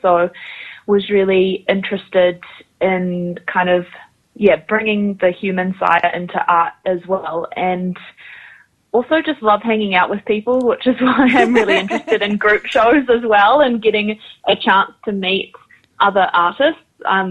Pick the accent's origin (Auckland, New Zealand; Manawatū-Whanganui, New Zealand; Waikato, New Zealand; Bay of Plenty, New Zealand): Bay of Plenty, New Zealand; Tauranga; now in Wellington, New Zealand; ko Māo te Maunga, ko Tauranga Moana te Moana. So I'm originally from Tauranga, but have recently moved to the beautiful capital of our country